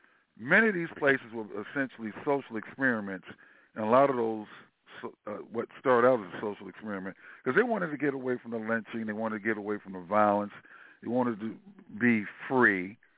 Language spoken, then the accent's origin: English; Washington, District of Columbia, United States; born there; I was born in Freedmen's Hospital in D.C.